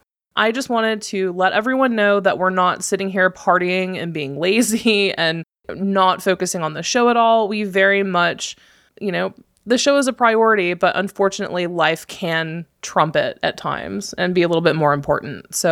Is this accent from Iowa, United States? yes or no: no; Tennessee, United States; now in Portland, United States; I am from Tennessee. So we will be moving from Portland all the way over to Tennessee.